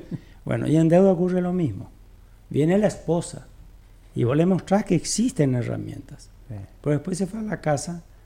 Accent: Paraguay; born or raised there; also born or lived in Uruguay

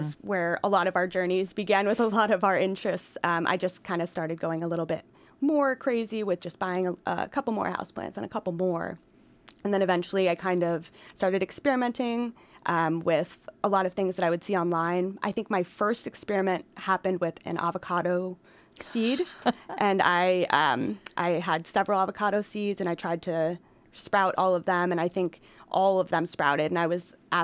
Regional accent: Pennsylvania, United States; moved away; I'm actually originally from Pennsylvania, and I kind of did a lot of traveling on the West Coast and eventually really decided I fell in love with Oregon, and that was where I wanted to be.

